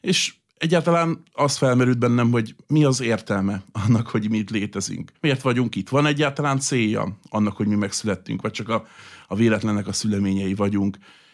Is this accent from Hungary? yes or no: yes; Hungary; főleg itt Európában magyarként